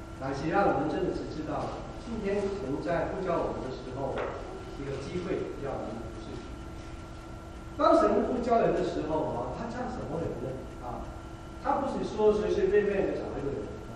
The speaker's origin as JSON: {"language": "Chinese", "country": "Hong Kong", "tie": "born or raised there", "moved": "yes", "said": "我们在我香港长大我们的跟这边的小孩子文化背景不一样，而且我们讲英文讲的话怎么去跟他们沟通，对不对？"}